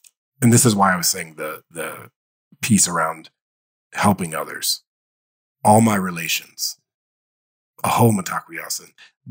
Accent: Dayton, Ohio, United States; I grew up in Dayton, Ohio. So I'm in Ohio.

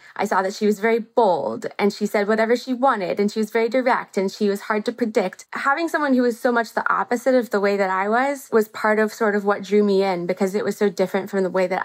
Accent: Knoxville, Tennessee, United States; now in New York, United States; Sure. I grew up in Knoxville, Tennessee.

